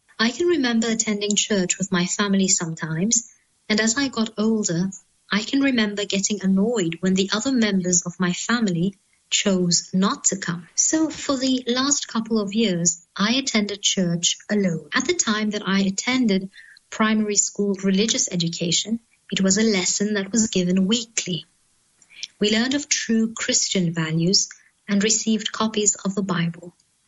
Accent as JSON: {"language": "English", "country": "Australia", "tie": "born there", "said": "I was born in 1978 in Australia, was Christian and raised Christian."}